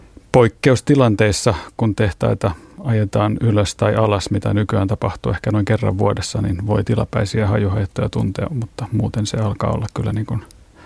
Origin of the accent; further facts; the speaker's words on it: Kuusankoski, Kymenlaakso, Finland; Olen kotoisin Kuusankoskelta, joka nyt on yksi Suomen merkittävimpiä metsäteollisuuspaikkakuntia, ja juuret molempien vanhempien puolelta lähtee teollisuuspaikkakunnalta. Äiti on Valkeakoskelta kotoisin